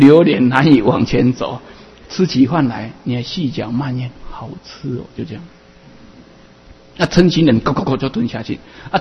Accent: Taiwan; accent: Taiwanese Mandarin; 对不起，我这个台湾国语啊

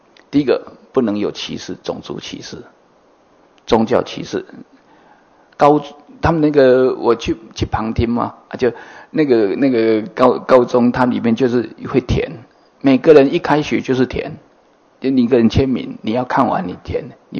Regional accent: Taiwan; 我是土生土长的，我讲的是台语，

